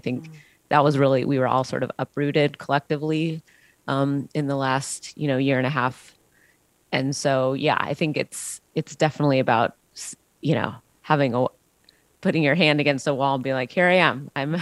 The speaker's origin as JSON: {"language": "English", "region": "Washington", "country": "United States", "tie": "born or raised there", "said": "is a band who grew up in the suburb adjacent to where I grew up in Washington State."}